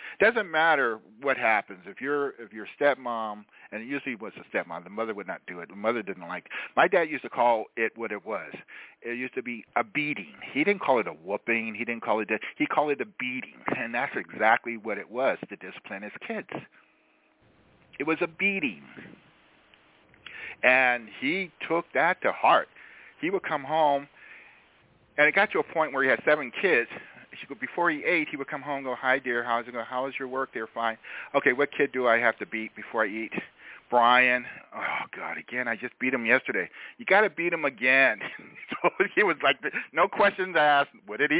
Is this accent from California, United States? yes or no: yes; California, United States; We're from California and everything.